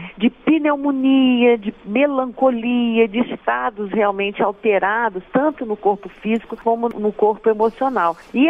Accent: Belo Horizonte, Minas Gerais, Brazil; born there; Eu que sou do interior de Minas, que na verdade eu nasci em Belo Horizonte, mas a minha família é toda do interior de Minas.

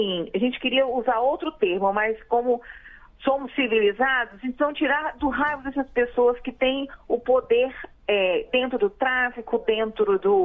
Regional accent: Vila Velha, Espírito Santo, Brazil; nós somos de Vila Velha, eu estou no Rio agora, por causa dessa semana que eu fui convidada para umas palestras.

